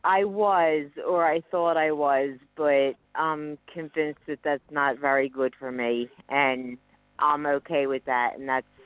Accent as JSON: {"language": "English", "region": "Pennsylvania", "country": "United States", "said": "I'm from Pennsylvania"}